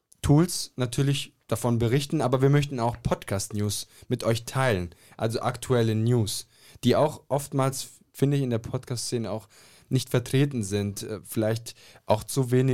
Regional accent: Ulm, Baden-Württemberg, Germany; Ich komme aus der Gegend Ulm, Baden-Württemberg.

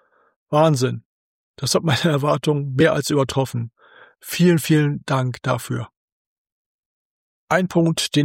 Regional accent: Bremen, Germany; Anfang Februar in meiner Heimatstadt Bremen

